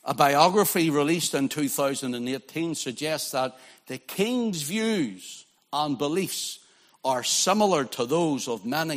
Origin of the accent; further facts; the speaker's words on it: Northern Ireland, United Kingdom; I believe in the throne. I'm an Ulsterman. I'm a British subject.